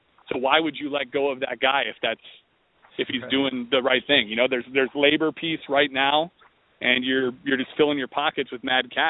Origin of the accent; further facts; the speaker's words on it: Mukwonago, Wisconsin, United States; I grew up 25 minutes outside of Milwaukee, a little town called Maquanago.